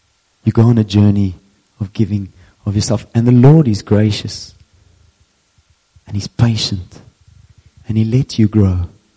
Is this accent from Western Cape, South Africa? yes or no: yes; Franschhoek, Western Cape, South Africa; I know this is a bit weird, but we're so and so, and we're from Franschhoek, and we got the following to share with you.